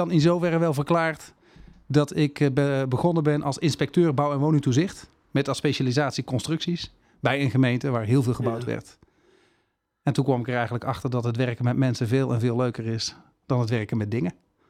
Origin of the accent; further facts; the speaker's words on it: Brummen, Gelderland, Netherlands; Ik ben geboren in de Achterhoek, in Brummen. Dat ligt bij Zutphen. Voor zover mensen dat niet weten, dat ligt in Gelderland, Arnhem, in de buurt. Daar ben ik opgegroeid.